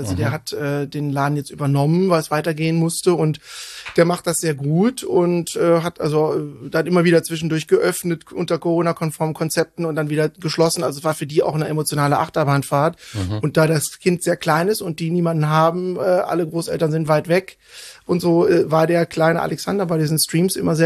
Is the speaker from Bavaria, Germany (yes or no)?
no; Cologne, North Rhine-Westphalia, Germany; also born or lived in Bonn; ich bin in Köln seit meinem 3. Lebensjahr aufgewachsen und habe auch die meiste Zeit bis auf ein paar Exkurse meines Lebens bisher hier verbracht.